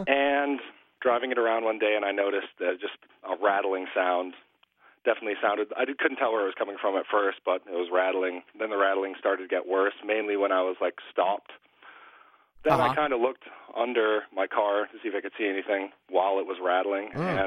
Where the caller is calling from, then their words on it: Eliot, Maine, United States; I'm calling from Elliott, Maine.